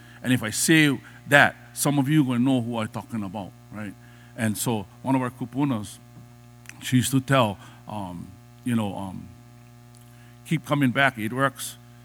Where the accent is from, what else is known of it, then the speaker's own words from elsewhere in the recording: Hawaii, United States; But I'm a Hawaiian man who has learned my culture. And I've learned my ancestral and cultural kuleana.